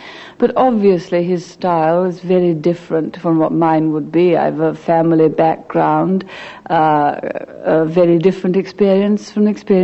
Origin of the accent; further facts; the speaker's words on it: Grantham, East Midlands, United Kingdom; Well, I was born and brought up for the most telling years of my life in Grantham, Lincolnshire.